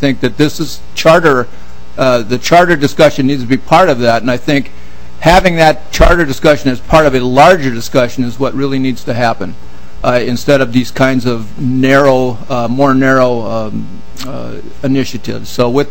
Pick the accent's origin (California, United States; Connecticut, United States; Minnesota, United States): Minnesota, United States; Cannon Falls; I'm going to talk a lot this session about my hometown of Cannon Falls.